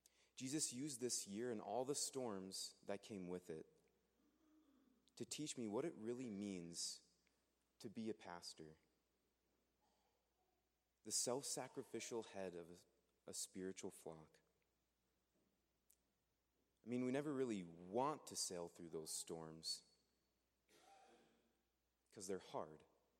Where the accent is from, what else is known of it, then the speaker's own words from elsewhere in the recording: Dickinson, North Dakota, United States; Now, it helps that Dickinson actually is my hometown, but that's besides the point.